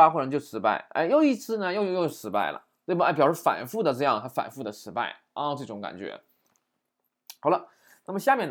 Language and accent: Chinese; China; 你看我们中国人，比如中国人怎么说呀？